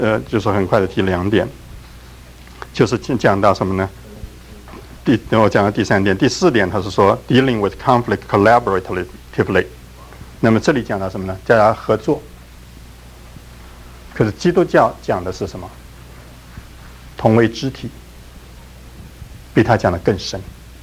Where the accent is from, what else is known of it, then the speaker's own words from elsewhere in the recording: Taiwan; moved away as an adult; 我也是台湾来的